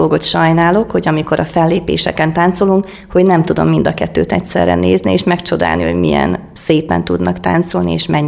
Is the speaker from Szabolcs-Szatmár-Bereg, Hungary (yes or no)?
yes; Kocsord, Szabolcs-Szatmár-Bereg, Hungary; Gyermekként már igazából ebben nőttem fel, hiszen édesanyám szerves részét képezte a falunknak, Kocsornak a hagyományőrző rendezvényein